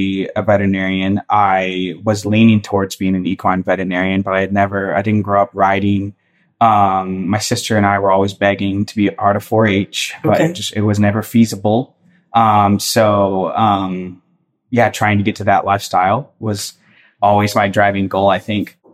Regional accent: Indiana, United States; also born or lived in Texas; Yeah, I'm originally from Texas, but I moved to Indiana right before kindergarten. So Indiana is where I consider home.

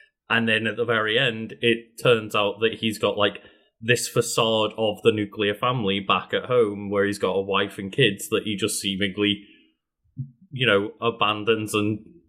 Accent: United Kingdom; that's what I was thinking of in terms of like being British.

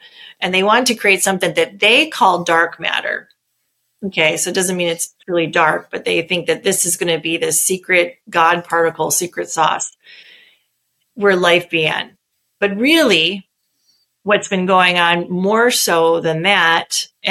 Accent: Michigan, United States; No, I'm originally from Michigan.

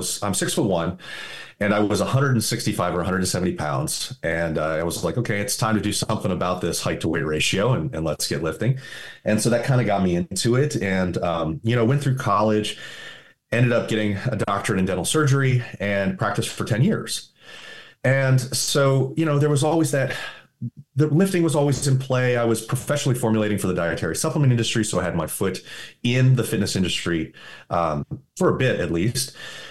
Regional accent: East Coast, United States; It's different than where I grew up on the East Coast.

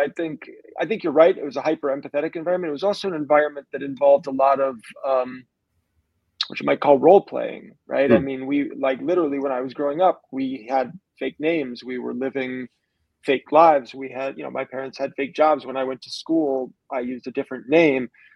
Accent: New York, United States; I should go back to my hometown of New York.

